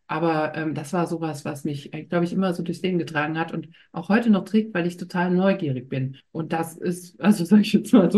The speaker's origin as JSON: {"language": "German", "region": "Saxony", "country": "Germany", "said": "ich komme ursprünglich aus Sachsen. Und zwar ganz aus dem Dreiländereck, so Polen und Tschechien, so Tal der Ahnungslosen hat man das ja früher mal freundlich genannt. Und wunderschöne Gegend."}